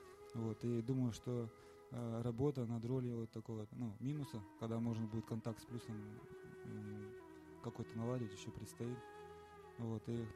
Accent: Yoshkar-Ola, Mari El, Russia; я из Йошкар-Олы.

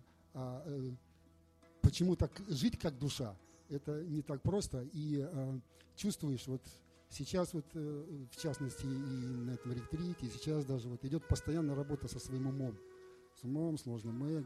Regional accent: Naberezhnye Chelny, Tatarstan, Russia; я из Набережных Челнов.

